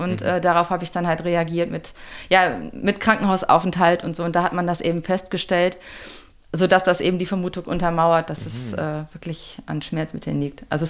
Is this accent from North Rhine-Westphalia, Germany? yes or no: yes; Lübbecke, North Rhine-Westphalia, Germany; Genau, ich komme aus Lübbecke, das sind so 20 Minuten etwa entfernt.